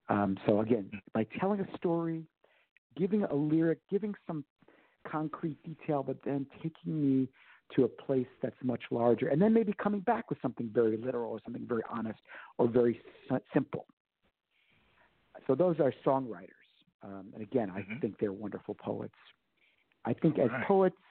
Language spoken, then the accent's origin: English; Chicago, Illinois, United States; also born or lived in New York / Philadelphia; Well, I guess I am a Chicago boy. I was born in New York and I was a teenager in Philadelphia. But I'm definitely a Chicago boy, product of the lakefront, being on the lake, and Midwestern friendliness, I would say.